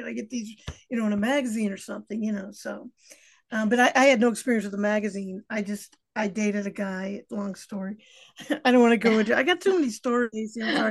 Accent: Japan; now in Hollywood, United States; Well, in 1981, I came from Japan because I was singing in my band over there, and I finally came to Hollywood in 1981.

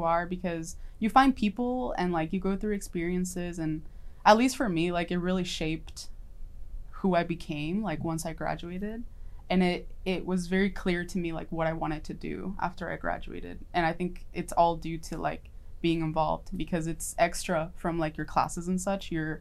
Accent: San Antonio, Texas, United States; now in Houston, United States; And I'm originally from San Antonio, actually.

